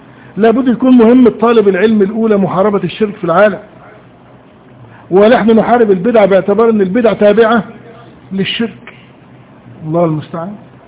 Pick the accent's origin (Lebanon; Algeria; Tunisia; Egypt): Egypt; احد المشايخ عندنا في مصر رأى رؤية طويلة جدا